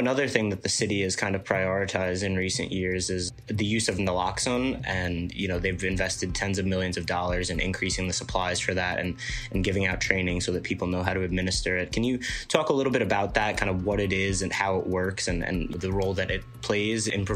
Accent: Staten Island, New York, United States; I know people of growing up on Staten Island my whole life that I would see around the neighborhood

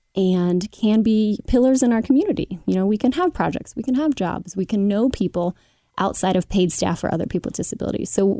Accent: Oakley, Ohio, United States; I grew up in Oakley, mother of two in Madisonville, married

